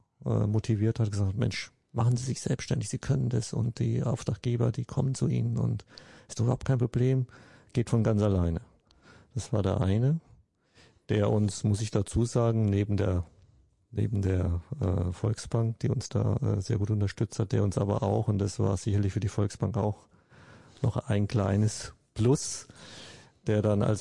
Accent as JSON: {"language": "German", "town": "Würzburg", "region": "Bavaria", "country": "Germany", "said": "Ich bin ein Würzburger."}